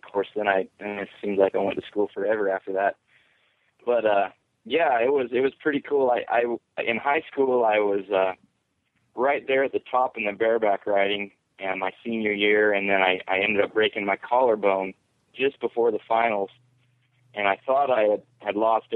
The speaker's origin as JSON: {"language": "English", "town": "Riverton", "region": "Utah", "country": "United States", "tie": "born or raised there", "moved": "yes", "said": "I actually grew up, I live in Wyoming now, and I've lived here for a long time, but I grew up in a town called Riverton, Utah. And it was a pretty small town at the time."}